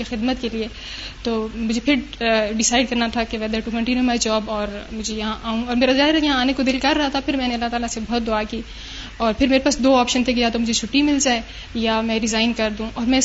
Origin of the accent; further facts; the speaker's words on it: Attock, Punjab, Pakistan; now in Islamabad, Pakistan; اور میں اسلام آباد سے آئی ہوں۔ میرا تعلق پنجاب کے شہر اٹک کے ایک گاؤں سے ہے،